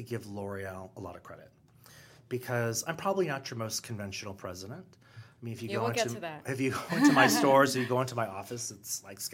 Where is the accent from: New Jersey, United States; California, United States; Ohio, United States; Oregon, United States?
California, United States; I'm from Southern California.